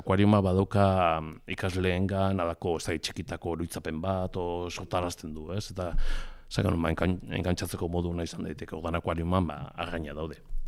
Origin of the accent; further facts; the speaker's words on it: Aretxabaleta, Basque Country, Spain; adibidez ni Aretxabaldetakoa naiz